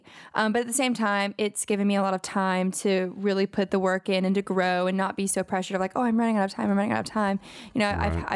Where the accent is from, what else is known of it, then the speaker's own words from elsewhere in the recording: Alabama, United States; We recently just played a bunch of gigs down through South Alabama, which, you know, I'm from Alabama, so that was fun.